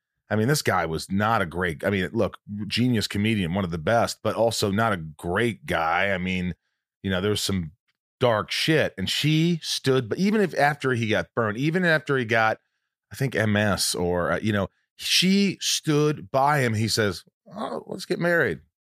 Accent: Indiana, United States; I grew up in Indiana.

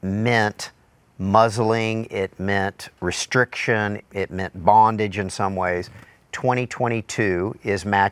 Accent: United States; The idea or the understanding is a little foreign to us, regular, you know, American church folk. We grew up kind of in the Assemblies of God stream of church here.

